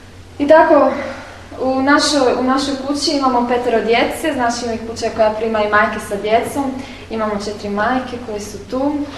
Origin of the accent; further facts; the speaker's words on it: Sarajevo, Federation of Bosnia and Herzegovina, Bosnia & Herzegovina; Ja sam iz Sarajeva gdje sam prošla 5 godina rata, od 92. do 96. tako da. I kada sam imala 9 godina, 8 godina, rat je počeo.